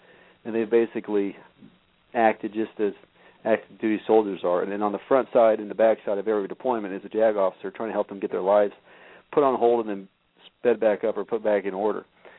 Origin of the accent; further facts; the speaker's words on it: Meadville, Missouri, United States; Well, I came from north central Missouri, small town called Meadville, born and raised there. I've kind of looked into my family history, and I found out that I'm an eighth-generation Missourian.